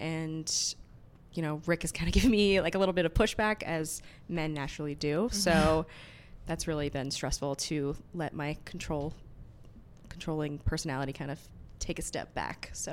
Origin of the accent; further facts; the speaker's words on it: Tampa, Florida, United States; now in Philadelphia, United States; I'm from Tampa, Florida originally.